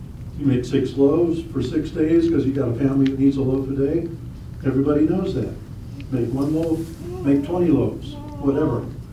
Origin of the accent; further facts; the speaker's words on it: Chicago, Illinois, United States; And I know when my dad was asked to sing solos at the church we grew up in Chicago